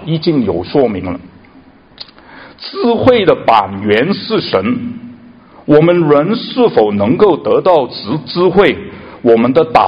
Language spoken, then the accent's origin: Chinese; China; now in Canada; 我们来自中国的我们当中的弟兄姐妹，我们来自中国的很多能够来到加拿大